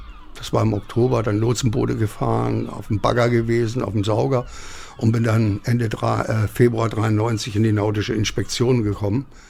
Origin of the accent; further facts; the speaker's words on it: Hesse, Germany; ich komme eigentlich aus Hessen, kleiner Luftkurort zwischen Kassel und Marburg, und habe dann mit 16 Jahren irgendwo den Wunsch gehabt, zur See zu fahren.